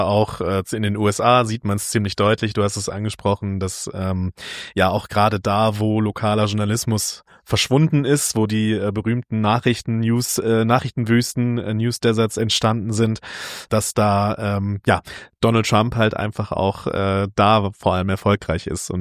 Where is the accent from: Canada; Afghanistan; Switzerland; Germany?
Germany; North Rhine-Westphalia; now in Munich, Germany; also ich komme aus einem kleinen Dorf in NRW